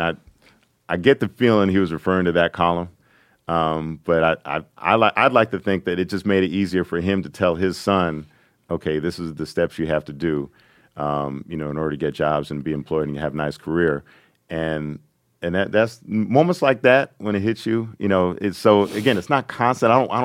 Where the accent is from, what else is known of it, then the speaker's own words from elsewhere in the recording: Los Angeles, California, United States; and I grew up there, so we were raised on Jim Murray writing the LA Times in a high level.